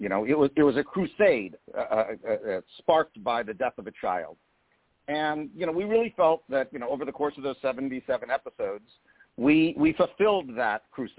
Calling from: Los Angeles, California, United States; I'm at the Electric Entertainment offices in Los Angeles, California.

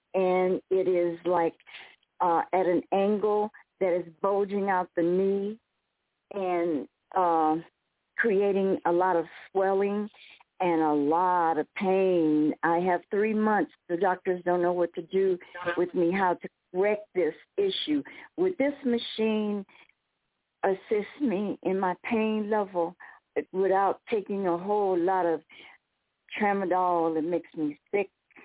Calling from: Arizona, United States; I'm calling you from Arizona.

